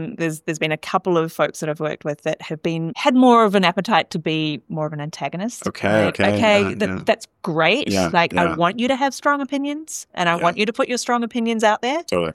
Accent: Australia; I grew up in Australia and I work in the US.

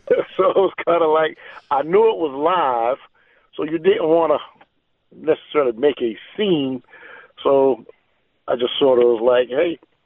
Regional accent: Conway, South Carolina, United States; It is in my hometown, Conway, South Carolina.

